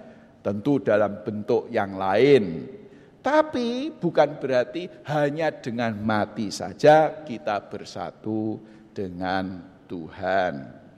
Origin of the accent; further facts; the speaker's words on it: Surabaya, East Java, Indonesia; Nah, salah satunya saya dari GKI, tapi dari Sinode Wilayah Jawa Timur. Saya dilahirkan, dibesarkan di Surabaya. Jadi saya orang Surabaya, kalau nanti dalam khotbah gaya Suraboyonya muncul, mohon dimaafkan.